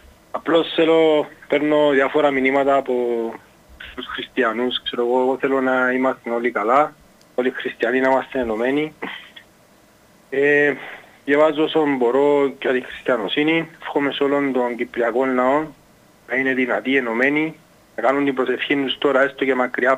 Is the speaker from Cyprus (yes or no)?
yes; Limassol, Limassol District, Cyprus; Είμαι από τη Λεμεσό.